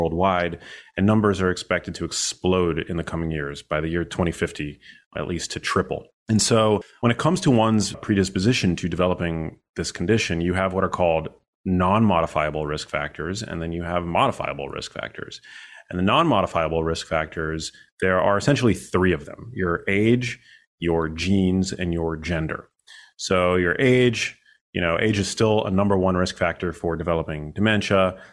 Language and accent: English; New York City, New York, United States; I'm born and raised in New York City. And so we had access to all these incredible medical institutions